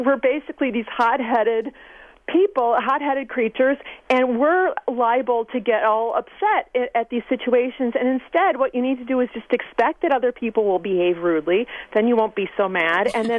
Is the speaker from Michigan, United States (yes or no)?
yes; Michigan, United States; I'm from the Midwest, from Michigan across the lake. And, you know, I was raised to be decent and friendly.